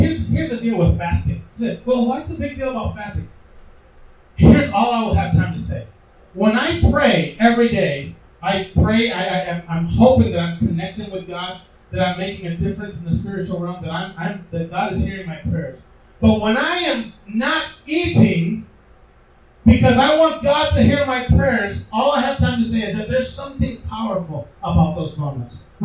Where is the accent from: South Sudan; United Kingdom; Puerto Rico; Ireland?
Puerto Rico; now in Rochester, United States; because I grew up in Puerto Rico